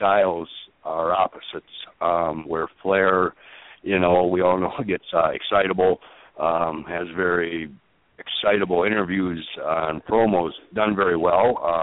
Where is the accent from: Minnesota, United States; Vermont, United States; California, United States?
Minnesota, United States; Minneapolis; Now, again, I grew up in Midwest Minneapolis area